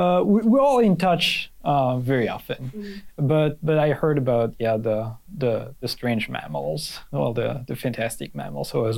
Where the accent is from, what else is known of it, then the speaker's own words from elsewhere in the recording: Paris, Île-de-France, France; now in United States; I grew up in Paris